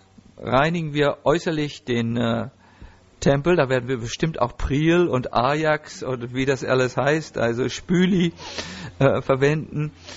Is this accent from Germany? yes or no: yes; Northern Germany, Germany; ich komme aus Norddeutschland, da kennt man nur solche Worte.